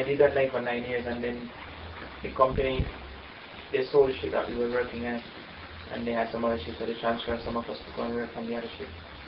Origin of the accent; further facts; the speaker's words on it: Jamaica; I would say outside of Jamaica, but I spend a little time going in and outside of the United States